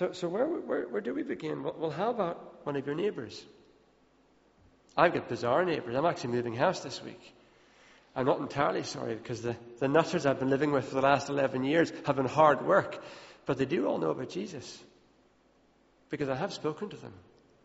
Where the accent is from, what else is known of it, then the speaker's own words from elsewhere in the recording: Ethiopia; I grew up in Ethiopia.